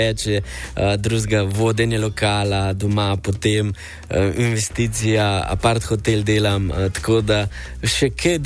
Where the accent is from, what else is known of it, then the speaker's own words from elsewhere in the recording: Mengeš, Central Slovenia, Slovenia; prihajam iz Mengša